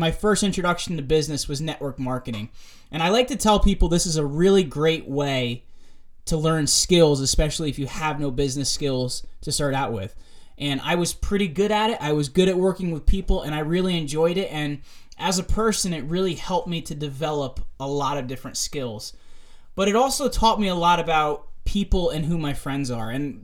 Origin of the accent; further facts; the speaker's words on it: New Jersey, United States; born there; I am 28 years old, and I was born in New Jersey.